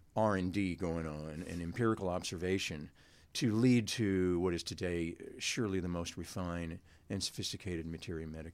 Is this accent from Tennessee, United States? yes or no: no; Shively, Kentucky, United States; I am from Shively, Kentucky.